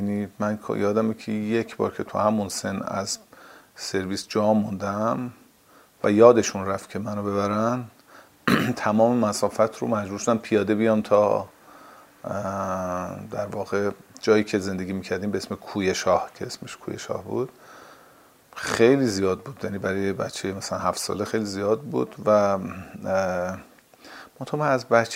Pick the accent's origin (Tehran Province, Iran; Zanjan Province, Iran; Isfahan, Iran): Zanjan Province, Iran; Zanjan; also born or lived in Dezful; من یه زنجانی هستم که تو دسپول به دنیا اومدم ولی شناسنامه‌ام متولد از تهرانه.